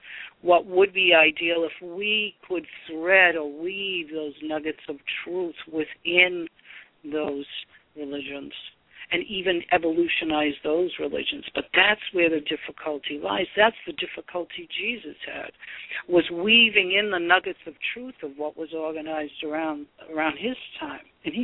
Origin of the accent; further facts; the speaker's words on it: Boston, Massachusetts, United States; but I'm originally from Boston, and that's where the Christian Science people started, you know, in Boston.